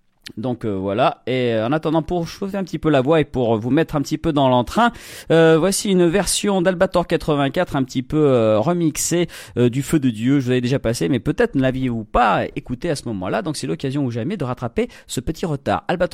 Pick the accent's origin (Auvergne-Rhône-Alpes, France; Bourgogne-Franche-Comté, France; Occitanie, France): Auvergne-Rhône-Alpes, France; Clermont-Ferrand; donc pour nos amis clermontois, puisque nous sommes de Clermont.